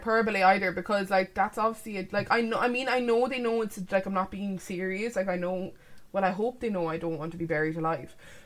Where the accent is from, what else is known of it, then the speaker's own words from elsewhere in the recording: Ireland; We're just Irish. I'm the worst of you and I'm not even that bad.